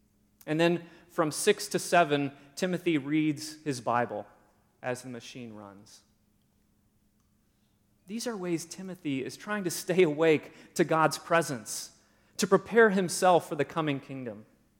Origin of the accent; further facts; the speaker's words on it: Orange City, Iowa, United States; the New Yorker magazine published an article about my hometown, Orange City, Iowa.